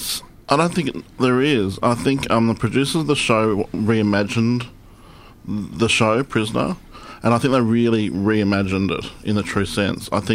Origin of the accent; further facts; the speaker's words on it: Sydney, New South Wales, Australia; also born or lived in Bourke; So I grew up in Bourke. My family had been there for a while and was born... Not grew up, I was born in Bourke. And then I was adopted out when I was 3 days old and grew up in Sydney. So I've been around.